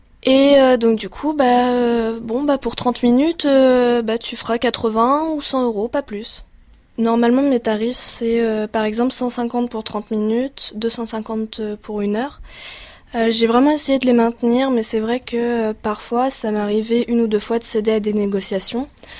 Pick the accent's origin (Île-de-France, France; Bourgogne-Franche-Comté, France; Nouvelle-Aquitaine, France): Nouvelle-Aquitaine, France; Bordeaux; j'ai 20 ans et je viens de Bordeaux. Je suis étudiante en lettres et langues espagnoles.